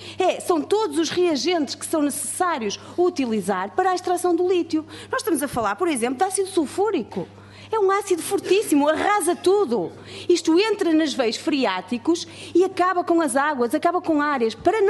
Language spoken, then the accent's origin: Portuguese; Viana do Castelo, Portugal; eu, por exemplo, que até sou do Alto Minho, só tenho direito a 1 euro